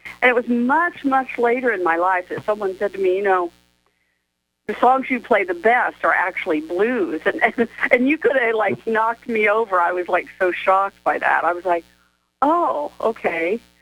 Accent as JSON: {"language": "English", "region": "Indiana", "country": "United States", "tie": "born or raised there", "said": "Yeah, well, I'm from Indiana, okay, I'm south of Chicago, and I grew up there listening to great music, you know, and... played in a lot of groups down there"}